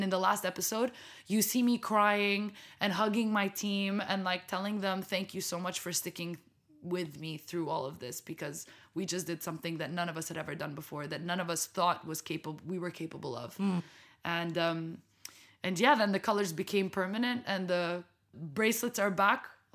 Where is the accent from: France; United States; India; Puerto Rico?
France; I'm Lebanese and American and grew up and born and raised in France, mm-hmm, but I'm also Emirati.